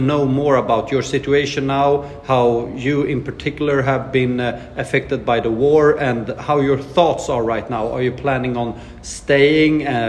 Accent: Sweden; One of the cities in my home country of Sweden, Malmö.

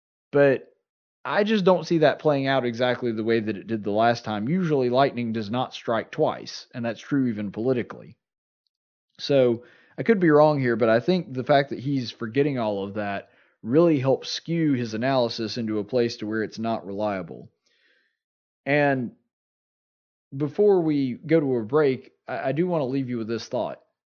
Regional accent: Alabama, United States; I'm an Alabama boy through and through, born and bred, but Kentucky is my second home

